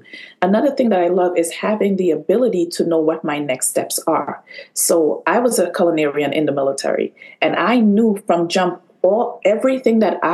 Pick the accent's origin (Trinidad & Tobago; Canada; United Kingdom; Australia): Trinidad & Tobago; now in New York, United States; I'm originally from Trinidad, and I decided I wanted to go back to New York.